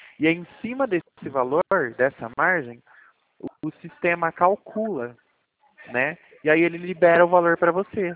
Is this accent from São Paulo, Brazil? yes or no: yes; Limeira, São Paulo, Brazil; Eu sou aqui de Limeira. Limeira, São